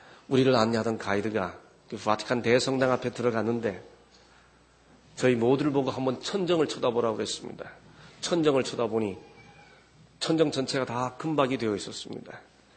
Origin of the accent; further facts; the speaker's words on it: South Korea; 한국 사람들은 비교적 때하고 좀 친숙합니다.